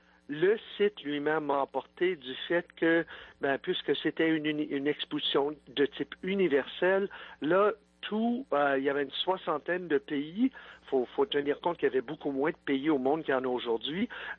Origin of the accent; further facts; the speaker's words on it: Ottawa, Ontario, Canada; J'avais, en fin de compte, 13 ans, l'année de l'Expo. J'habitais à Ottawa, je suis franco-ontarien, et avec ma famille, on n'était vraiment pas bien nantis